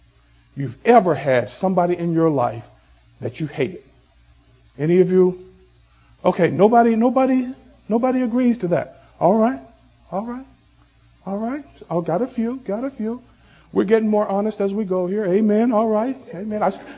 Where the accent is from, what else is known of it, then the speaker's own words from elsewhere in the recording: the South, United States; now in Harrisburg, United States; You know, I'm from the South. And down South, when I was growing up, you see somebody walking along the street, you would say hi or at least nod to them.